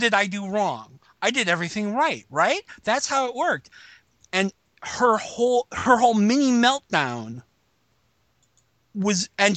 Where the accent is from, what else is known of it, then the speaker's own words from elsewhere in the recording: Chicago, Illinois, United States; Really quickly, you have to remember I come from Chicago.